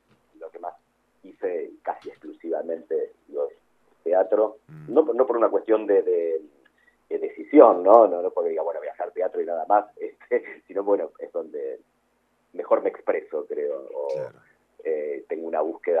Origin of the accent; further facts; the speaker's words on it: González Chávez, Buenos Aires Province, Argentina; yo me fui de González Chávez a estudiar informática, imagínate